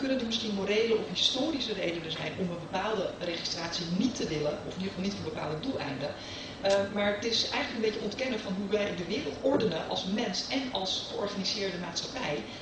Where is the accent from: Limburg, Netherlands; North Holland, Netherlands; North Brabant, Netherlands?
North Holland, Netherlands; Amsterdam; also born or lived in Togo; mijn ouders komen uit voormalig Joegoslavië, geboren in Togo, Amsterdamse.